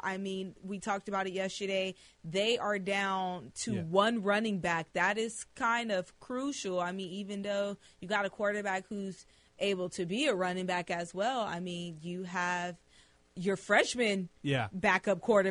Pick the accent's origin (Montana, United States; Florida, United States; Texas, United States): Texas, United States; I'm from Texas, so I'm just wondering what persuaded you to make your way down to UT?